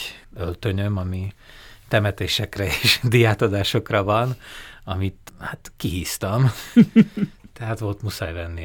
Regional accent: Košice, Košice Region, Slovakia; Tehát egy ilyen nagyon kellemes közegben nőttem fel, ahol mindenki mindenkit ismert

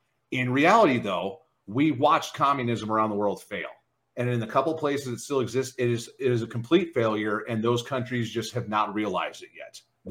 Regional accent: Michigan, United States; now in Las Vegas, United States; I grew up in schools in Michigan where it was a 4.0 grading scale. You could not get higher than a 4.0. And then I moved to Las Vegas

